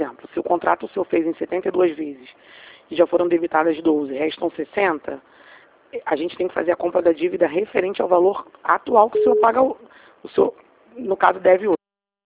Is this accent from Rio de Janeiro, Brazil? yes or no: yes; Rio de Janeiro, Brazil; Eu sou do Rio de Janeiro.